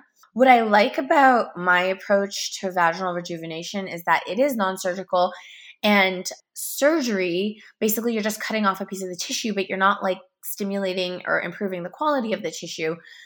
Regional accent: Canada; I'm from Canada.

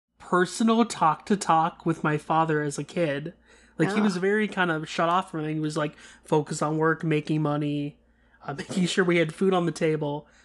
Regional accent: India; I'm not sure if that's also maybe just, like, a thing in, like, Indian culture too, because I'm Indian

